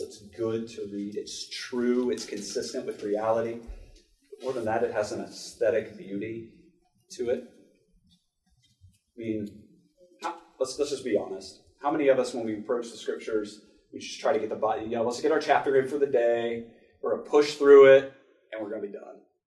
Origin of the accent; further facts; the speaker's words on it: the South, United States; Now, again, I'm from the South